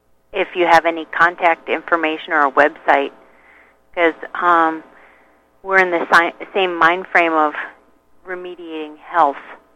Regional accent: Chicago, Illinois, United States; moved away; I grew up in the Midwest in Chicago, so growing food out here is just a joy because it's not as pleasant in Chicago.

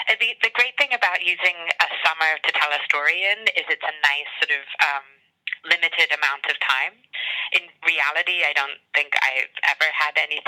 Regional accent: England, United Kingdom; I grew up in England and my mother's sister is from upstate New York, and we would go to New York every summer

